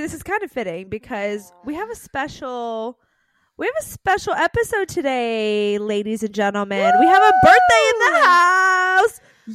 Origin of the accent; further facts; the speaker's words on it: Virginia, United States; now in Kansas, United States; The quick recap is, I am from Virginia